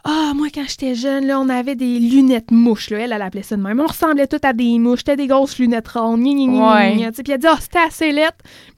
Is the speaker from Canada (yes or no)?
yes; Quebec, Canada; je suis pas canadienne, je suis québécoise.